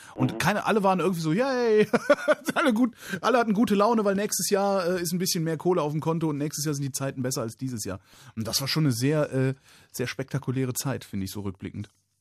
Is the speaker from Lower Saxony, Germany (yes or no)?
no; Cologne, North Rhine-Westphalia, Germany; born there; also ich komme aus Köln gebürtig